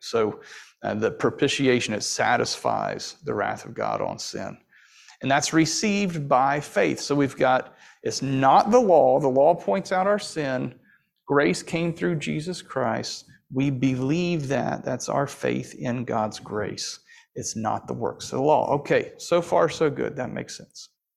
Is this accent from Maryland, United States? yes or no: no; Louisville, Kentucky, United States; I went through Cincinnati, but I'm originally from Louisville. That's where I started, all right?